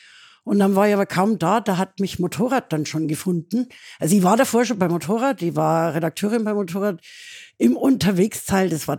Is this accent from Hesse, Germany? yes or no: no; Munich, Bavaria, Germany; Was man als Münchner halt gern so ist, kennt man ja Gardasee und fahren ja mal alle hin.